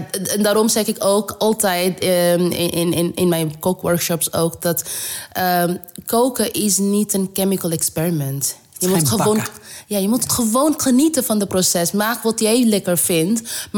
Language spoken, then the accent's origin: Dutch; India; Dutch is a second language; now in Netherlands; Maar ook dat ik kom uit India.